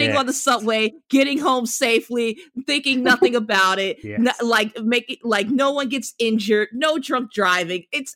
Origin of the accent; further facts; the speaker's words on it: New York City, New York, United States; As as a New Yorker who, like, proudly does, well, I know how to drive. I just don't. I live in the city.